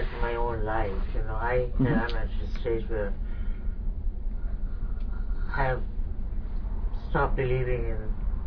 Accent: India; born there; I was born in India, I was born in a certain family, so there were some conditionings right from the childhood.

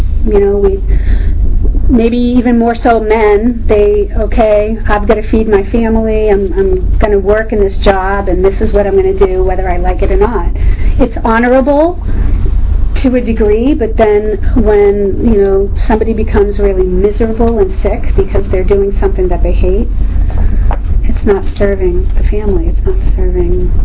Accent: East Coast, United States; now in California, United States; I grew up on the East Coast, Irish, Italian, Catholic. We're like supposed to all be together, and you know, I have a big family.

